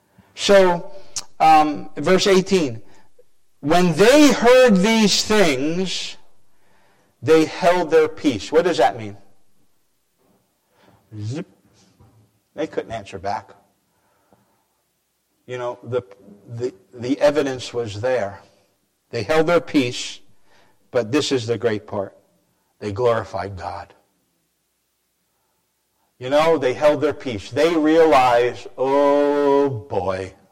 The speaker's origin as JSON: {"language": "English", "region": "New Jersey", "country": "United States", "said": "You folks love me even though I'm from New Jersey."}